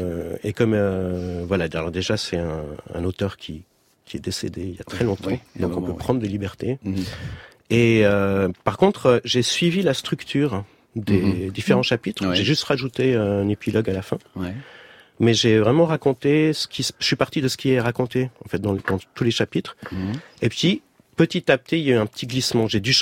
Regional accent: Switzerland; je suis suisse et que je sais

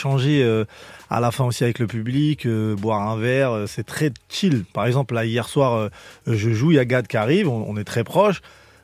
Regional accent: Champigny-sur-Marne, Île-de-France, France; Moi, je suis de Champigny, c'est pas loin.

